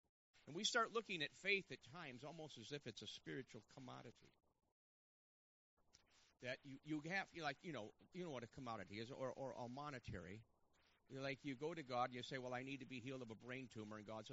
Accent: New York, United States; That's because I'm from New York, and that's my bad attitude.

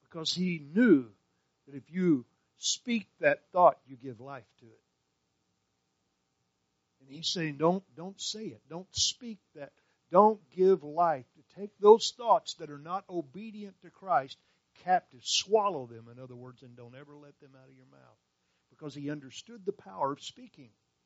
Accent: Gainesville, Texas, United States; when I was a kid, I grew up in Gainesville, Texas, just north of here.

